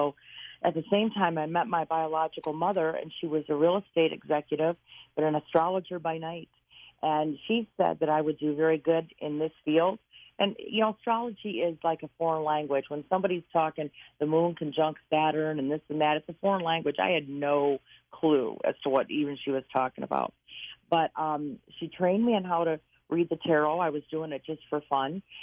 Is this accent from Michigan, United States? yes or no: yes; Flint, Michigan, United States; also born or lived in Detroit; born, in Detroit. Raised outside of Flint on a little farm, but was born in Detroit, so proud to say I'm from Old Town.